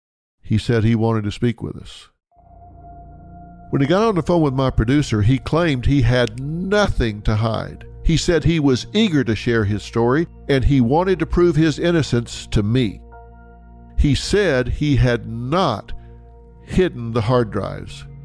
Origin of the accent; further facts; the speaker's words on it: Texas, United States; I'm from Texas. I know Houston.